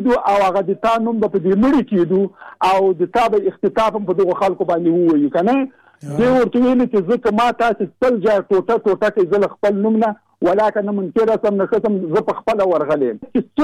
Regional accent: Jalalabad, Nangarhar, Afghanistan; زه د جلال آباد.

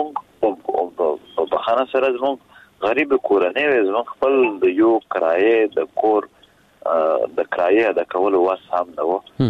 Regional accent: Khyber Pakhtunkhwa, Pakistan; مونږ د پښتونخوا خاورې یو مونږ پښتانه یو

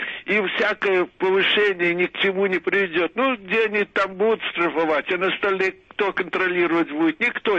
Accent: Moscow, Russia; но из Москвы.

